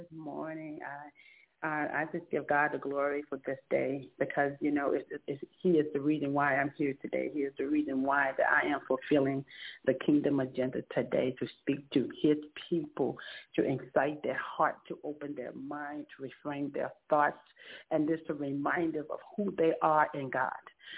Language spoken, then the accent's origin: English; Lafayette, Louisiana, United States; I'm from Lafayette, Louisiana.